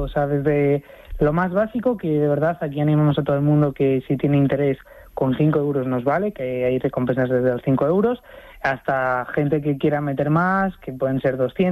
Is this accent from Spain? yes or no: yes; Salamanca, Castile and León, Spain; yo mismo soy de Salamanca